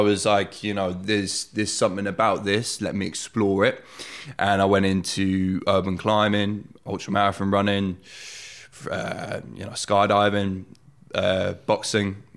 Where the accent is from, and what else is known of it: Oxford, South East England, United Kingdom; born or raised there